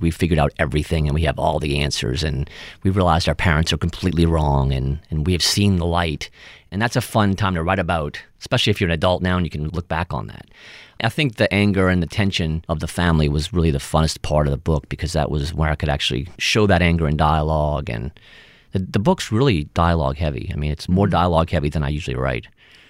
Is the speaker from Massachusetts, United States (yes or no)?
no; New Orleans, Louisiana, United States; that's because I grew up in New Orleans on a porch, you know, talking to people.